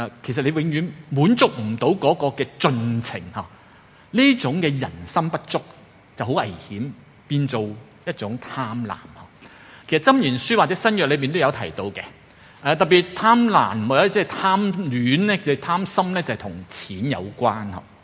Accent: China; 我哋中國人有一句名言係咩呢？

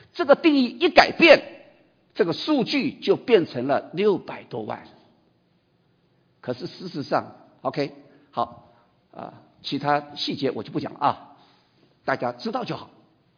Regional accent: China; 我们中国人怎么会有这么多的成语都在形容父亲就是这种严呢、啊？

